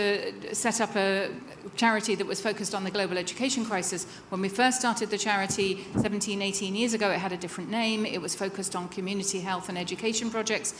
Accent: United Kingdom; I'm British

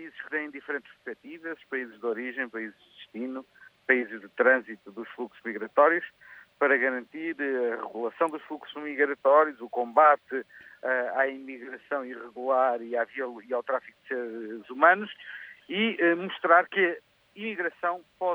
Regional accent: Portugal; É indubitavelmente que eu sou europeu, mas eu fui apresentado como candidato português.

